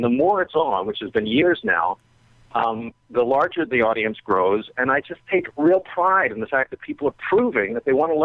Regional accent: Philadelphia, Pennsylvania, United States; I'm from Philly.

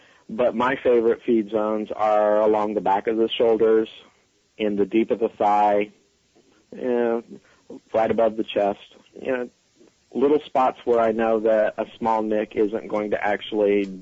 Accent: Kokomo, Indiana, United States; I'm originally from Kokomo, Indiana.

